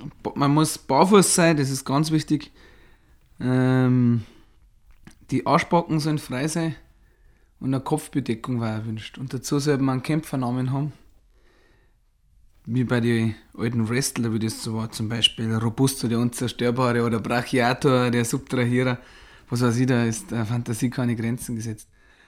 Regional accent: Marktl am Inn, Bavaria, Germany; Ich bin 27 Jahre alt, ich komme aus Marktl am Inn.

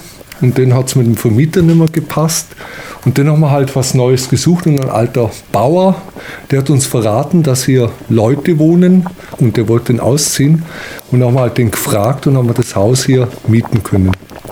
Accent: Lake Constance, Germany; ich komme vom Bodensee, bin aber schon seit 79 in Schwarzach.

